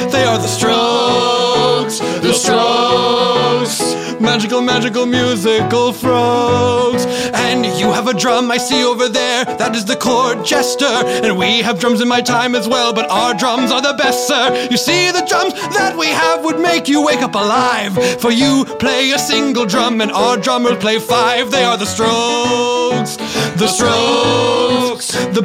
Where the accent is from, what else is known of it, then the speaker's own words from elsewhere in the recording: Gary, Indiana, United States; I'm from a small town not yet to be discovered called Gary, Indiana.